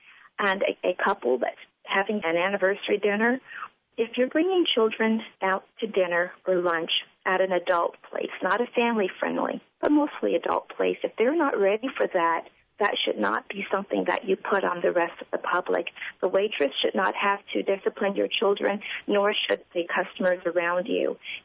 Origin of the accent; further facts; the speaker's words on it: the South, United States; And being a Southerner, y'all and yep and nope wasn't allowed.